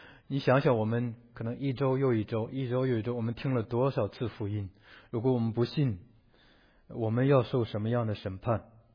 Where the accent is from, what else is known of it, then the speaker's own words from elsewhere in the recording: China; 我是中国人，我们可以讲这个话。